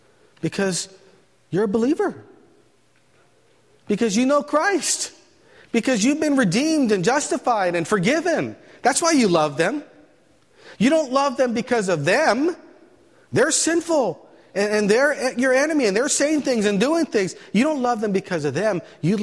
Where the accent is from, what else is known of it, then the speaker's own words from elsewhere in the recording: Hawaii, United States; as you know, I came from Hawaii, and I was raised up in an Okinawan home.